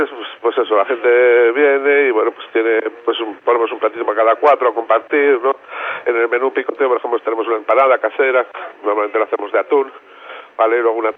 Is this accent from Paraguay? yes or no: no; Basque Country, Spain; Soy vasco